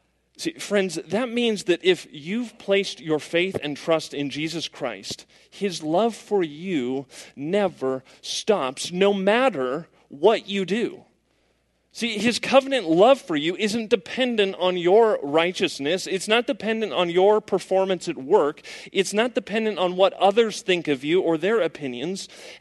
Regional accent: Denver, Colorado, United States; Like, I grew up in Denver, Colorado, so I woke up every day and I saw the mountains

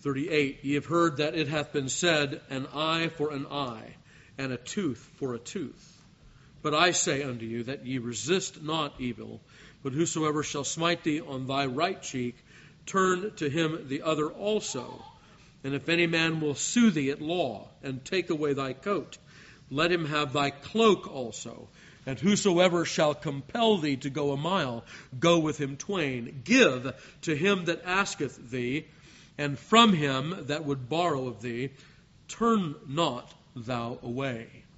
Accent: Los Angeles, California, United States; I grew up in Los Angeles.

